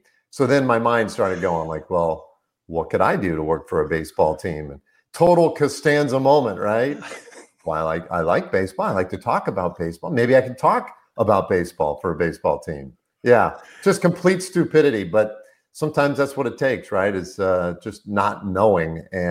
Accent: Nebraska, United States; look, I'm a huckleberry, you know, I grew up in Western Nebraska.

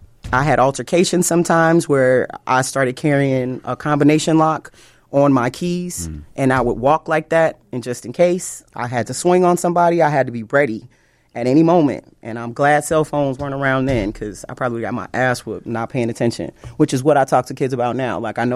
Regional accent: Chicago, Illinois, United States; I'm from Chicago.

